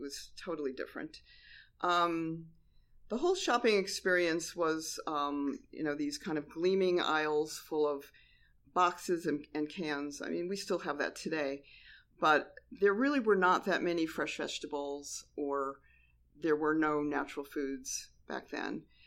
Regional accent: Scranton, Pennsylvania, United States; And I grew up in Scranton, Pennsylvania, a pretty conservative area.

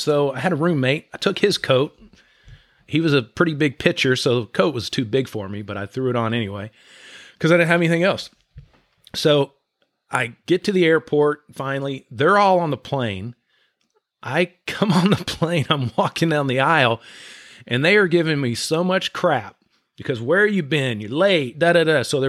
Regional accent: Dallas, Texas, United States; when I grew up in Dallas, I was a Ranger fan

